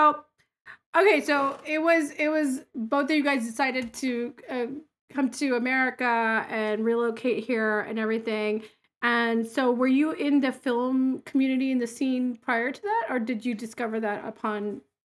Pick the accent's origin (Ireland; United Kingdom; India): United Kingdom; Scotland; now in United States; I mean we're here obviously from Scotland to Southern California, different seasons, different vibe